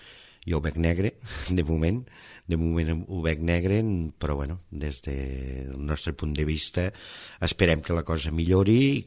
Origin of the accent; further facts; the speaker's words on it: Marçà, Catalonia, Spain; ara sóc regidor d'un ajuntament, bueno, del meu poble, de Marçà